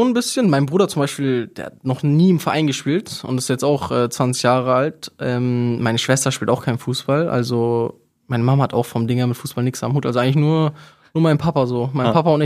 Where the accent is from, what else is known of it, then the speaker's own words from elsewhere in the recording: Hamburg, Germany; ich bin ein Hamburger Jung.